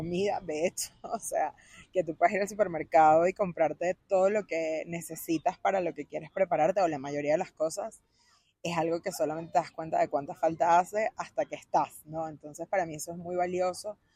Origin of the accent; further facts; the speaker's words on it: Caracas, Capital District, Venezuela; also born or lived in Chile; now in Bogotá, Colombia; tengo 5 años en la ciudad de Bogotá, cumplí el 11 de septiembre. Vengo de Caracas, Venezuela, sin embargo mi migración acá no fue directa, yo migré primero 1 año a Chile y luego vine a Bogotá. Un 11 de septiembre del 2018.